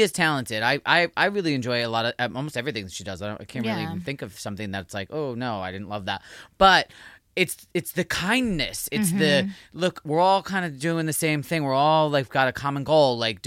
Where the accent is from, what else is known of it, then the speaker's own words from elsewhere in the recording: New Jersey, United States; I'm from New Jersey.